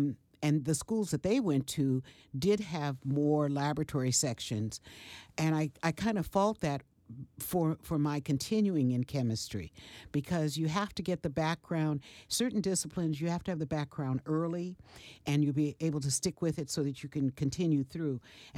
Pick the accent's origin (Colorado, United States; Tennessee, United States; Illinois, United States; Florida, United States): Colorado, United States; Denver; My father was born in Denver, and I was born in Denver. I was the eldest child of my mother and father, and my father passed away when I was 6 years old.